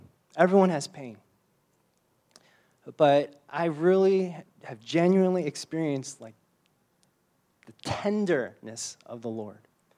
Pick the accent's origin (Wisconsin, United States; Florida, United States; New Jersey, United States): Wisconsin, United States; Like, I'm from Wisconsin, but you might think I know something about agriculture.